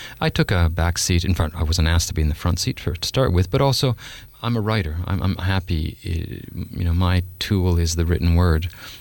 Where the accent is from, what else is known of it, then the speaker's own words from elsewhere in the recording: Canada; Well, for 4 years in Canada, I'm Canadian